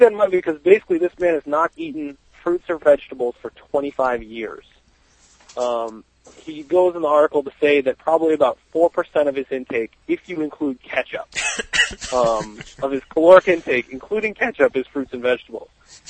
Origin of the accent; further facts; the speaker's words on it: Vermont, United States; also born or lived in Lowell, Massachusetts; Well, I went to we moved to Vermont when I was about six, but I was born in Lowell, Mass. And then we moved up to Vermont, and then I went down to boarding school for high school.